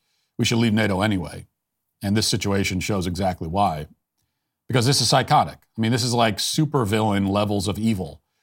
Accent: United States; As an American citizen, as a father, a husband, all the things I have to worry about every day

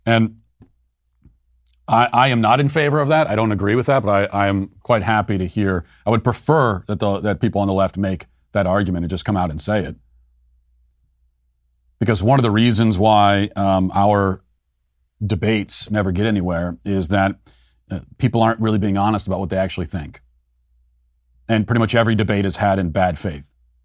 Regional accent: United States; But for me as an American, the worst outcome is that Americans end up losing their lives by the thousands or the millions potentially

